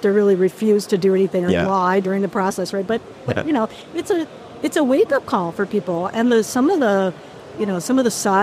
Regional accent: Oregon, United States; I am. I'm from Oregon.

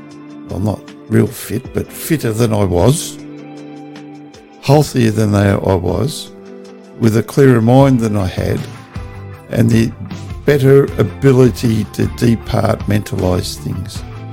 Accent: Australia; I'm an Aussie guy

